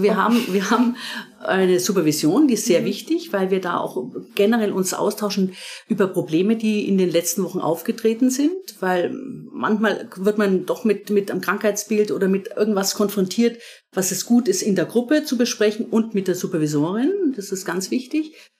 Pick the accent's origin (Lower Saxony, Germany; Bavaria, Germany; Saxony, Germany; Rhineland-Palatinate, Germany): Bavaria, Germany; also born or lived in Munich; Ich bin aufgewachsen in Deutschland, also in Mittelfranken. Habe lang in München und im Münchner Raum gelebt.